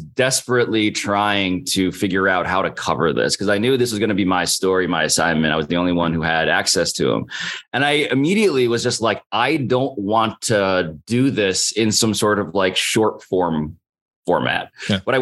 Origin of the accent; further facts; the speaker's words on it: Manhattan, New York, United States; the fact that I'm Asian American, I'm Filipino, the fact that I was born and raised in Manhattan, like not far from Madison Square Garden, walking distance